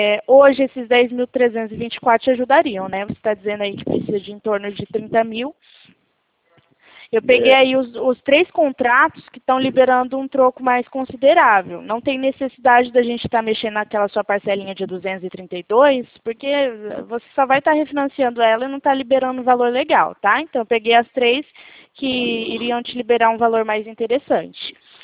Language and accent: Portuguese; Presidente Prudente, São Paulo, Brazil; Ó, eu fico no estado de São Paulo, tá? Na cidade de Presidente Prudente.